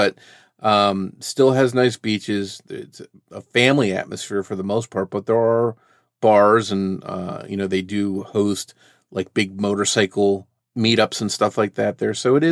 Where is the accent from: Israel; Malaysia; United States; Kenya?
United States; New Jersey; I was fortunate that I grew up near the Jersey Shore, and there were some great beaches there, and I could be there in 30 minutes.